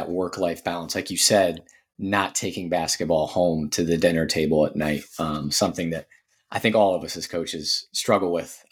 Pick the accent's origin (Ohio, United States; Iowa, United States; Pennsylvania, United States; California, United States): Ohio, United States; growing up in Stark County, Northeast Ohio, the Federal League